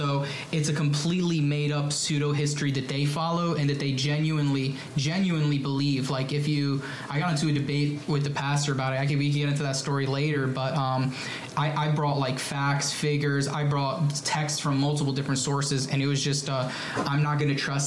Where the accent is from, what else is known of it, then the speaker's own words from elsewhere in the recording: Livingston, New Jersey, United States; born there; So I was born in Livingston, New Jersey, and my parents.